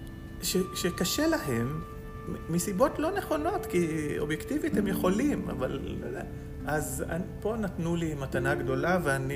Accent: Jerusalem, Jerusalem District, Israel; אנחנו גדלנו בבית גדול בירושלים, היה כסף כשהייתי צעיר, וגדלנו בדירה מאוד גדולה עם סבתא שלי.

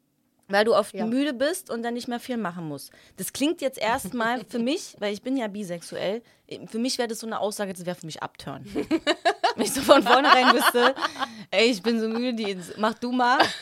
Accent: Potsdam, Brandenburg, Germany; Ich komme aus Potsdam.

